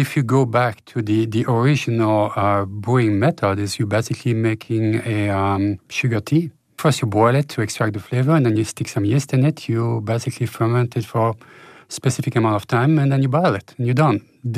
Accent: Belgium; You know, I'm from Belgium. We do those crazy beers over there.

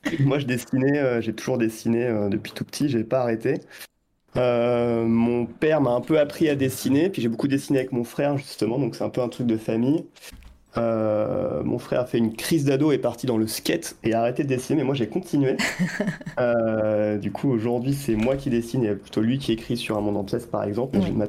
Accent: La Rochelle, Nouvelle-Aquitaine, France; je suis auteur de BD, je viens de La Rochelle, j'ai 35 ans

